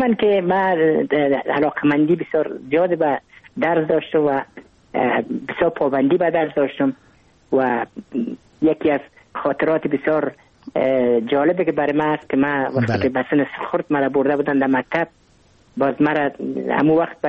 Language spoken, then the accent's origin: Persian; Kabul, Afghanistan; ما متولد کابل هستم، در نایی اول کابل تولد شدیم.